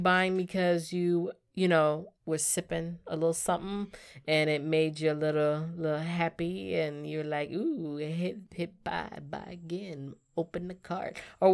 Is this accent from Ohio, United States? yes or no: no; Jacksonville, Florida, United States; Like, we're from Jacksonville, and the Hamilton play, this iconic Hamilton play, finally came to Jacksonville